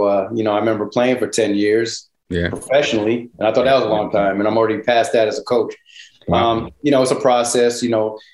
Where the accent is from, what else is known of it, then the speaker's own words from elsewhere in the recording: Connecticut, United States; You know, I don't mind staying on the East Coast close to home. I'm from Connecticut.